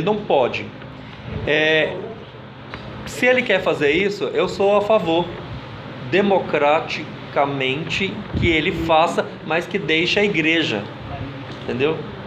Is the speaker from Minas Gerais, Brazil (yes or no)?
yes; Minas Gerais, Brazil; porque eu sou mineiro, eu acompanho a política de Minas